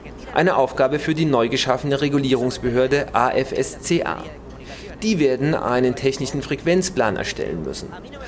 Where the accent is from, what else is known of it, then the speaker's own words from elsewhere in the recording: Argentina; da muss selbst ich als Argentinier sagen, ich weiß es nicht.